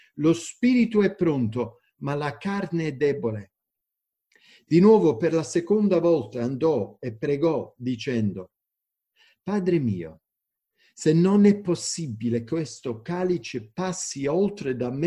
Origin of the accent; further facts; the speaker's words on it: DR Congo; sono figlio di missionari e sono nato e cresciuto in Congo. E mi ricordo quando ero bambino, negli anni 60, in Congo c'era tanti disordini, guerre.